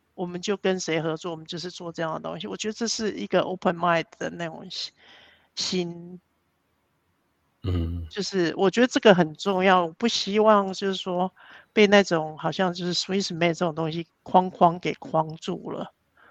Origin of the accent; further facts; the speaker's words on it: Taiwan; 觉得我是台湾人